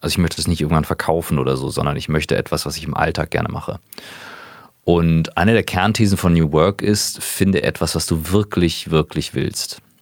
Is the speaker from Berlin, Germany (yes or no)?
no; Kiel, Schleswig-Holstein, Germany; born there; Ich bin gebürtiger Kieler, mittlerweile 38.